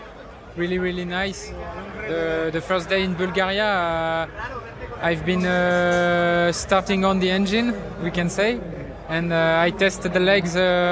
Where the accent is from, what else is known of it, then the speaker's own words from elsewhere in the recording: Provence-Alpes-Côte d'Azur, France; English is a second language; I was born in France. I live on the French Riviera, and I was born there. And obviously, I have Maltese roots.